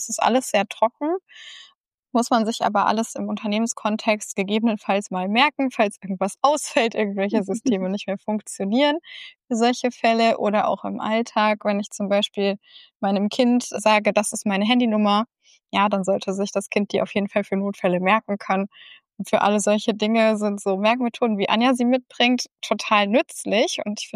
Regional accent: Cologne, North Rhine-Westphalia, Germany; Ich komme aus Köln und die Vorwahl von Köln ist 0221.

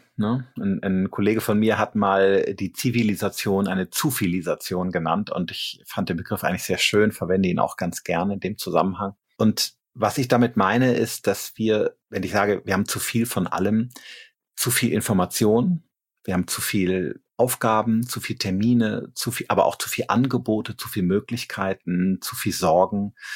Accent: Rhineland, Germany; Ja, ich komme aus dem Rheinland, gell?

